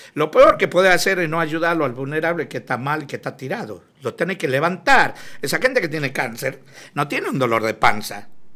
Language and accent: Spanish; Tucumán, Argentina; A nivel nacional, como yo soy tucumano